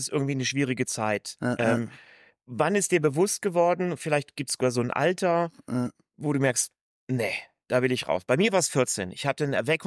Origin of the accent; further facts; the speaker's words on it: Cologne, North Rhine-Westphalia, Germany; Ich habe einen dunkelhäutigen Vater aus Afrika, bei mir Ägypten. Obwohl ich hier groß geworden bin, gebürtiger Kölner